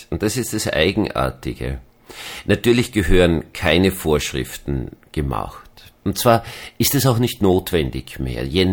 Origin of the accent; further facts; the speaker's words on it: Austria; Also zumindest als Österreicher, über die österreichische Politik darf man das sagen